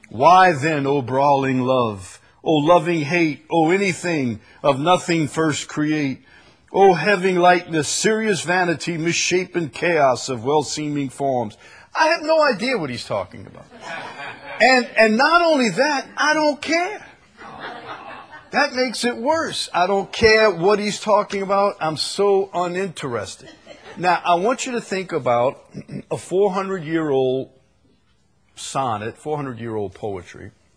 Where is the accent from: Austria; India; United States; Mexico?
United States; Chalmette, Louisiana; the problem was I was from Chalmette